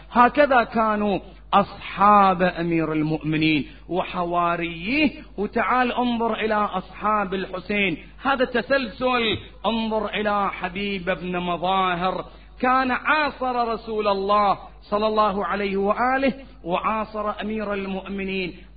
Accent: Bahrain; يوم اللي تنتمي إلى وطنك تقول أنا بحريني، هذا فخر

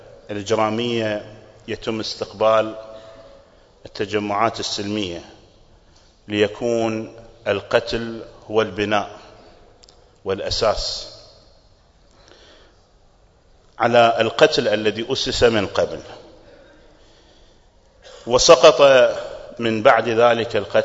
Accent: Kuwait; ممن كانوا في بلدي الكويت

